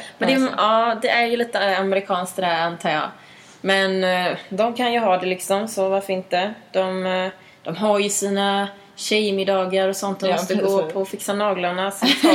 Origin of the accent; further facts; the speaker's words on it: Sweden; now in New York, United States; Det är alltid fördel att vara svensk, tror jag.